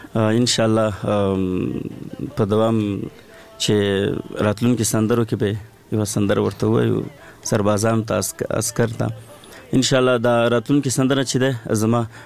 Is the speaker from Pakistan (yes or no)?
no; Sayed Karam, Paktia, Afghanistan; زه د لوی پکتیا یم او د سید کرم ولسوالی کلمو کوسین دی